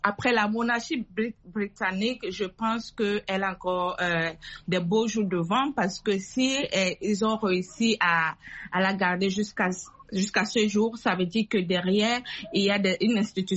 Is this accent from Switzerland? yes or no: no; Cameroon; now in South Africa; un peu comme au Cameroun, parce que je suis camerounaise, moi si je vis en Afrique du Sud